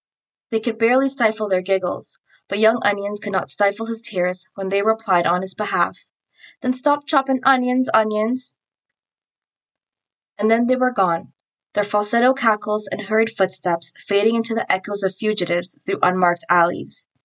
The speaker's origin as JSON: {"language": "English", "town": "Toronto", "region": "Ontario", "country": "Canada", "tie": "born or raised there", "also_born_or_lived": "Trinidad", "lives_now": "Oxford, United Kingdom", "said": "I was born and raised in Trinidad, spent most of my life growing up in Toronto, and now live in Oxford, England."}